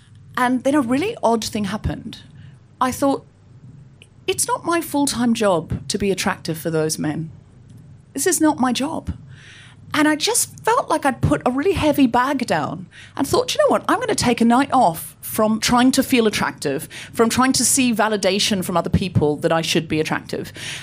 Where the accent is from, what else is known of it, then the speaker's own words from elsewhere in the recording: Gold Coast, Queensland, Australia; I grew up on the Gold Coast. I know I don't sound especially Australian, but I read a lot of Enid Blyton as a child, and I picked up the accent from the books.